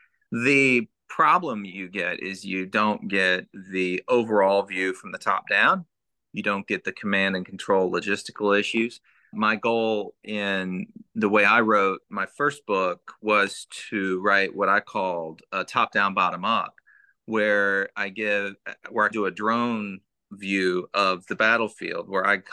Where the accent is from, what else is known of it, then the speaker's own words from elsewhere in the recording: Missouri, United States; Being someone from the Midwest, I grew up in Missouri and went through three pretty bad tornadoes growing up.